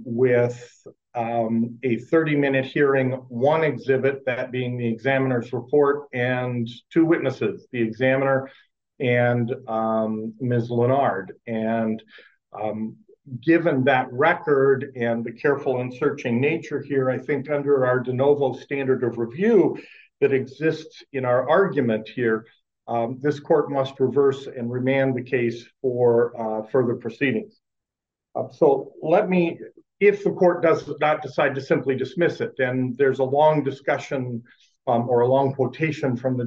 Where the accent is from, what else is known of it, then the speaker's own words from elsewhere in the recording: Mankato, Minnesota, United States; I'm an attorney from Mankato, Minnesota